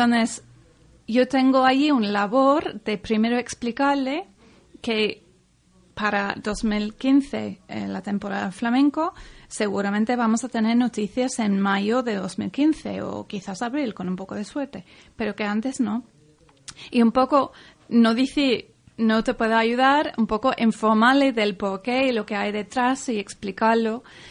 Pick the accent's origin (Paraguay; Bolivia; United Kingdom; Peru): United Kingdom; England; Spanish is a second language; now in Spain; porque eso no se conoce en Inglaterra, de donde soy yo